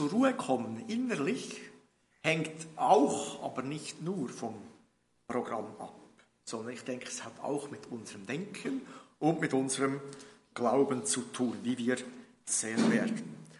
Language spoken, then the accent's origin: German; Bern, Switzerland; now in Zürich, Switzerland; wie gesagt aus Zürich. Aufgewachsen bin ich in Bern.